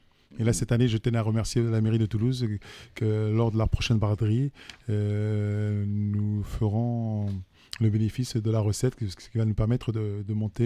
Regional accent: Republic of the Congo; Moi, je suis originaire de Congo-Brazzaville

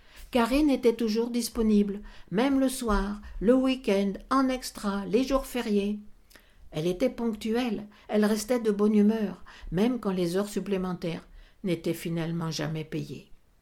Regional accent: France; moi je suis française, je le fais à la française, à l'horizontale.

